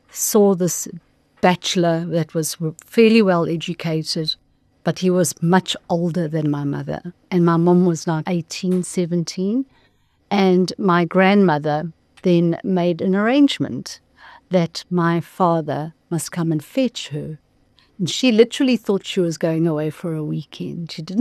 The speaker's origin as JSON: {"language": "English", "town": "Pietermaritzburg", "region": "KwaZulu-Natal", "country": "South Africa", "tie": "born or raised there", "lives_now": "Johannesburg, South Africa", "said": "we grew up in Pietermaritzburg, and then we left Pietermaritzburg."}